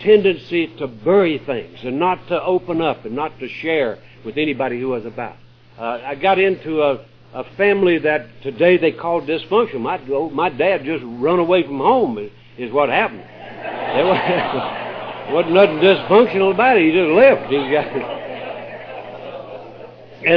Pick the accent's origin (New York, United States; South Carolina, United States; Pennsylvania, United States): South Carolina, United States; born there; I was born up in South Carolina, very close to Georgia, and had a lousy beginning.